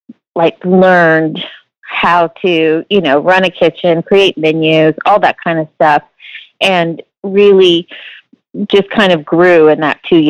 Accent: Dallas, Texas, United States; also born or lived in Laramie, Wyoming; Actually, when I was really young, we moved to Dallas. And so all the way through high school, I was in Dallas.

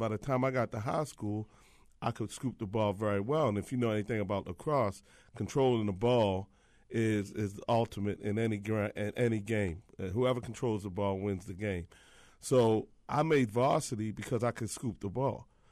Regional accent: Baltimore, Maryland, United States; I grew up in Edmondson Village, and Edmondson High School has probably historically been one of the hotbeds of lacrosse in the African-American community.

